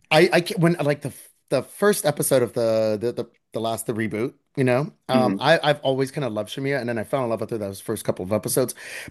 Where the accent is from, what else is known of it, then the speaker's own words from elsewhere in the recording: New York, United States; Now, as a New Yorker, when I'm on the fucking, even I could be on the MTA